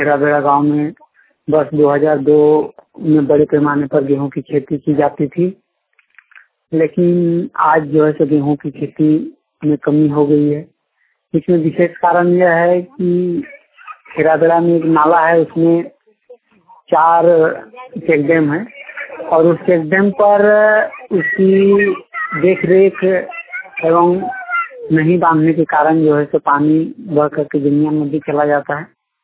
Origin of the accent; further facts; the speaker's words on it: Jharkhand, India; पंचायत एका प्रखंड उत्तरांची, जिला धनबाद का निवासी हूँ।